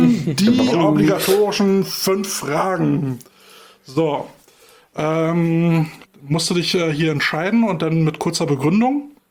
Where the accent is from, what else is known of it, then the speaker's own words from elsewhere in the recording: Berlin, Germany; also bei uns in Berlin ist es so, da geht der Verband in die Schulen